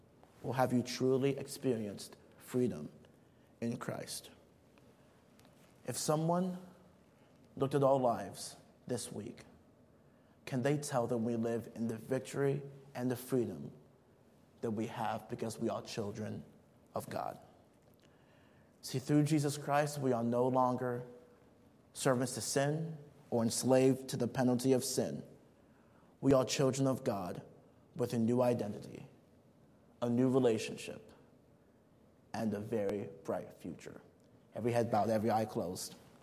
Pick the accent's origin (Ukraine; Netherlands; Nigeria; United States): Nigeria; I remember growing up in Nigeria, we lived in the compound